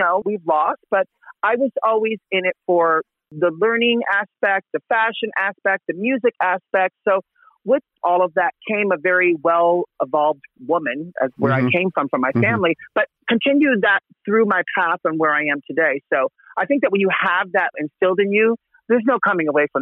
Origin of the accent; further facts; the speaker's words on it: Manhattan, New York, United States; Well, growing up in Manhattan, you know, I got to see all of the beautiful ups and downs of the city from the 70s to the 80s to the 90s.